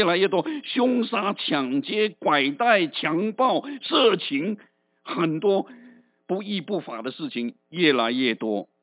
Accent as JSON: {"language": "Chinese", "country": "China", "said": "人出钱出力来服务我们这些中国同胞。"}